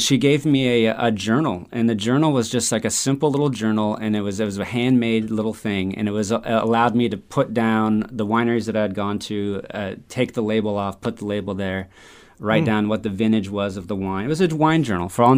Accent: Forestville, California, United States; I grew up here in Sonoma County, California, out in Forestville, out in West County area.

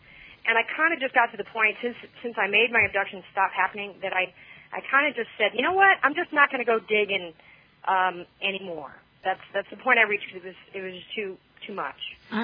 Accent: Louisiana, United States; You know, and I grew up in Louisiana. There's a lot of humidity there.

